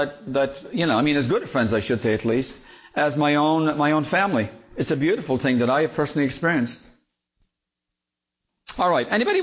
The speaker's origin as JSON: {"language": "English", "country": "Ireland", "tie": "born or raised there", "moved": "as an adult", "said": "I grew up in Ireland, you know, and I left my family, a very close family I have over there, left it all behind to come over here"}